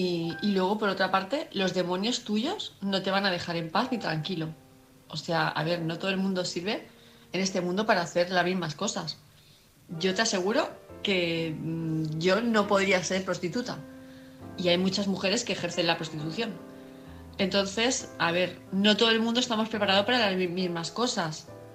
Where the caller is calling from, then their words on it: Palma, Balearic Islands, Spain; de Palma de Mallorca